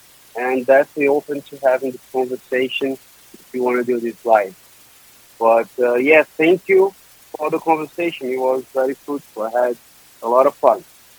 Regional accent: Brazil; Jennifer is a young girl who lives in the community back in Brazil, in my hometown.

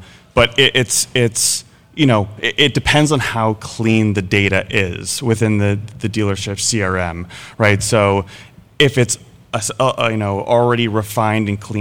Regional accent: Vermont, United States; I'm originally from Vermont. I live in Connecticut now.

